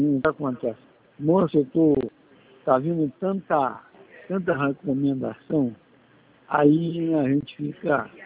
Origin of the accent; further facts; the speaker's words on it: São João de Meriti, Rio de Janeiro, Brazil; Eu conheço Caxias. Sou de São João do Meritinho.